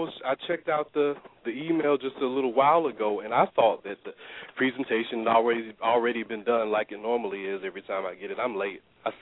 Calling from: North Carolina, United States; I'm calling from North Carolina.

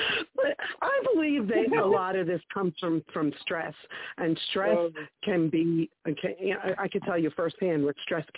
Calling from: New Jersey, United States; I'm calling from New Jersey, right outside of Atlantic City.

